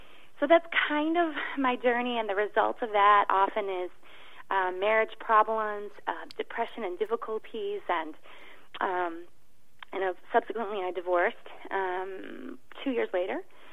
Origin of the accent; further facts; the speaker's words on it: Midwest, United States; now in Los Angeles, United States; I grew up in the Midwest.